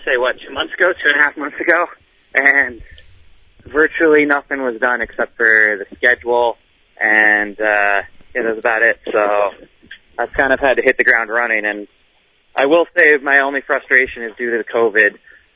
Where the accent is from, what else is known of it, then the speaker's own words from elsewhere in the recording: Connecticut, United States; I'm from Fairfield County.